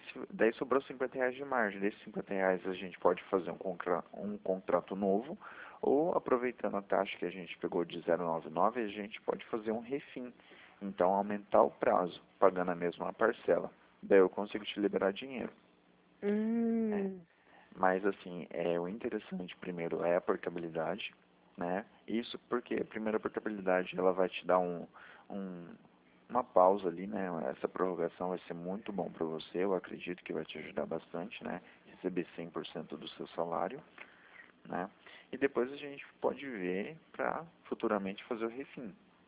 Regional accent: Maringá, Paraná, Brazil; Eu sou de Maringá, aqui do Paraná, tá?

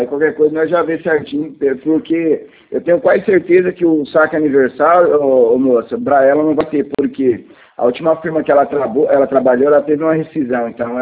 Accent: Presidente Venceslau, São Paulo, Brazil; nós é de Venceslau, nós estamos aqui em Presidente também.

